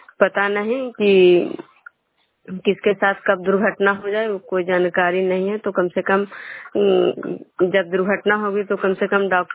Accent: Vishnupur, Bihar, India; मैं विष्णुपुर ग्राम खुजरा पंचायत नालंदा जिला नगरनौसा प्रखंड के निवासी हूँ।

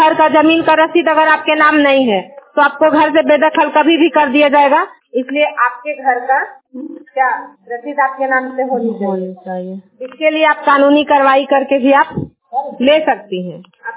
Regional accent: Nawada, Bihar, India; मैं नारजीगंज नवादा से बिलोंग करती हूँ

